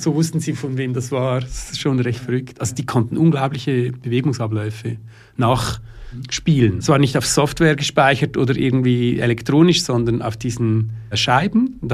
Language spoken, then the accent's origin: German; Switzerland; Das man einfach so spürt als Schweizer, würde ich jetzt mal behaupten.